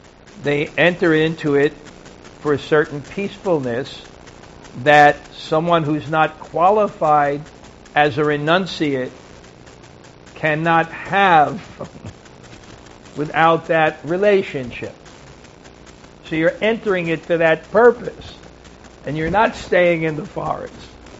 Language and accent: English; Brooklyn, New York, United States; I'm an alien. I'm from Brooklyn.